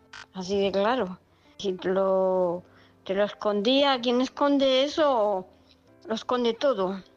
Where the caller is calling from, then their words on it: Murcia, Region of Murcia, Spain; de Murcia.